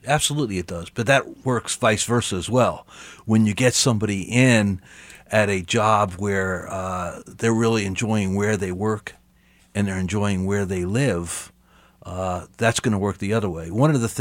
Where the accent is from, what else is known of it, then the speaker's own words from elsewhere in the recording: East Coast, United States; moved away as an adult; now in Kansas City, United States; I'm originally from the East Coast, so I think there's still a certain brashness, even though I've been in the Midwest for 39 years.